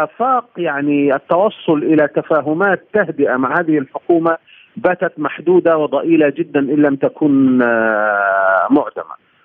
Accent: Palestine; نحن لا نرى وسيلة لردع إسرائيل ومنعها من التغول علينا كفلسطينيين سوى عبر المقاومة

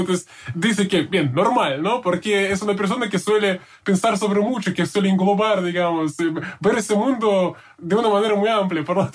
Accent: Russia; Spanish is a second language; realmente para mí como un ruso es una muy interesante la observación que haces

